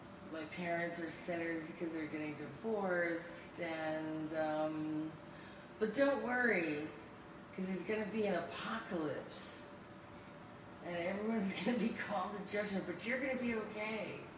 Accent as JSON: {"language": "English", "region": "California", "country": "United States", "tie": "born or raised there", "also_born_or_lived": "Arkansas", "said": "as a young girl I was in Southern California, but I was born in Arkansas."}